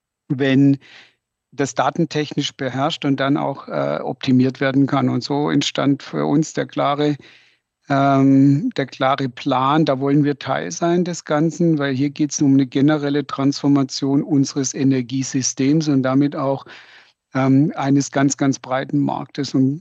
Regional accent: Baden-Württemberg, Germany; ich komme aus Baden-Württemberg, wie man hört, und wir sind ja ein vom Automobil geprägtes und gesegnetes Land.

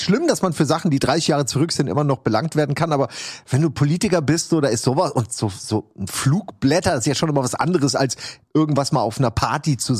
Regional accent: Central Germany, Germany; nee, wir sind aus Mitteldeutschland. Wir sind hier anders drauf, ne?

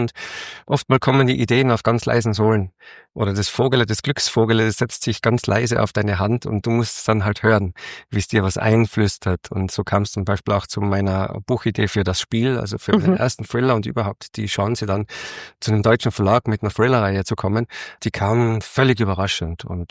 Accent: Austria; eigentlich bin ich doch Österreicher

